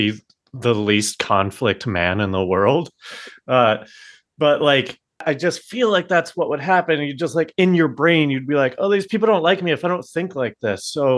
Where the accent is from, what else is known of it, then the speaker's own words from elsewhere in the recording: Colorado, United States; now in Los Angeles, United States; here's the thing, I'm from Colorado. My parents are Republican and getting more so. I moved to LA, was introduced to a new environment